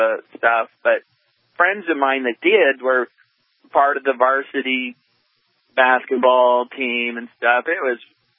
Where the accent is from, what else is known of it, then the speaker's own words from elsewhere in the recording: Oak Harbor, Washington, United States; Yeah, no, I grew up on Whidbey Island. This heavy-handed police force was Oak Harbor, Washington.